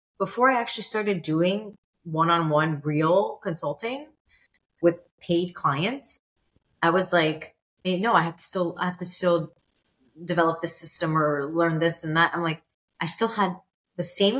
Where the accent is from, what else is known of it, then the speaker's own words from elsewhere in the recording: New York, United States; Yeah, I'm from New York.